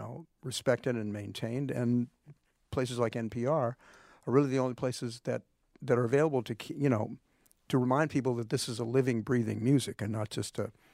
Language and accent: English; St. Louis, Missouri, United States; And I grew up in St. Louis, and that was kind of, that music was in the air.